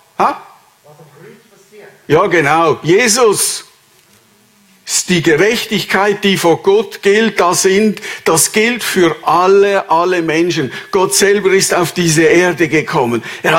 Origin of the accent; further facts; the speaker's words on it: Switzerland; Das ist so unsere tiefste Haltung als Schweizer.